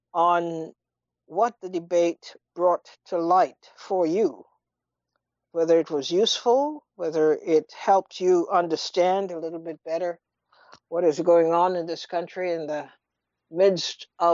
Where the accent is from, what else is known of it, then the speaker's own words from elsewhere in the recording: Trinidad & Tobago; now in United States; the kinds of debates that we grew up with in Trinidad and throughout the Caribbean generally